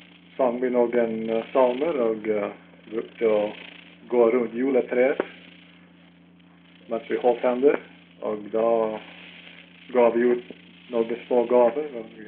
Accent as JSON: {"language": "Swedish", "town": "Moose Lake", "region": "Minnesota", "country": "United States", "tie": "born or raised there", "also_born_or_lived": "Port Arthur, Canada / North Dakota", "said": "Då efter det så levde jag i västra parten av North Dakota till jag var 8 år gammal. Och då flyttade vi till östra Minnesota, till Moose Lake. Omtrent 50 mil söderifrån Duluth. Och där gick jag till skola och till högskola."}